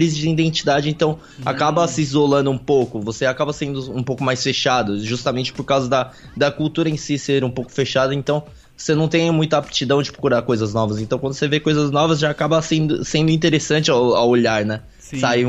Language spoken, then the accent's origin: Portuguese; Brazil; born there; eu acabei nascendo no Brasil